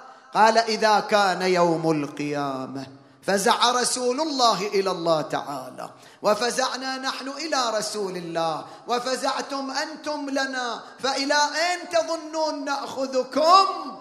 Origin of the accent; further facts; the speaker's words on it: Qatif, Eastern Province, Saudi Arabia; هذا مدفون عندنا في القطيف